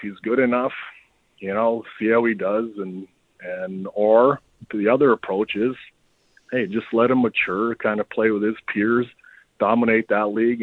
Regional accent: Windsor, Ontario, Canada; The following year, Windsor picked me number two, so I got to stay in my hometown.

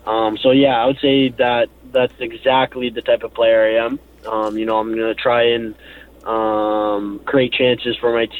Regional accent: Canada; You know, obviously growing up in Canada, that's always a thing.

